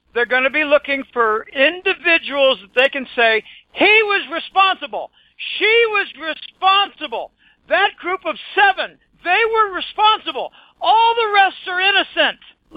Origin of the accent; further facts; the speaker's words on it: Pittsburgh, Pennsylvania, United States; he's from my hometown of Pittsburgh.